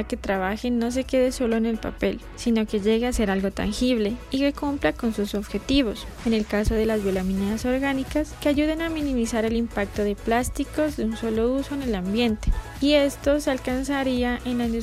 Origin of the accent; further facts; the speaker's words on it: Ipiales, Nariño, Colombia; now in Cali, Colombia; Tengo 27 años, soy oriunda de Ipiales, Nariño. Vivo en la ciudad de Cali.